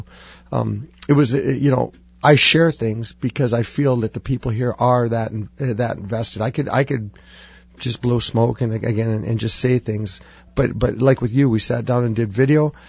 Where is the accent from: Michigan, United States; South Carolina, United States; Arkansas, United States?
Michigan, United States; Sault Ste. Marie; So and there was always the tie between myself growing up in Sault Ste. Marie, Sioux Tech.